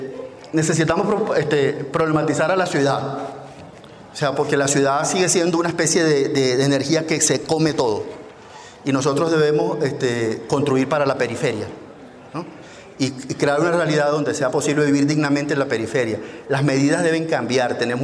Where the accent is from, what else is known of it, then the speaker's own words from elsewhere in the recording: Falcón, Venezuela; se ven bonitos en Falcón, en mi tierra. En Paraguaná, ¿no? Que es la tierra caquetía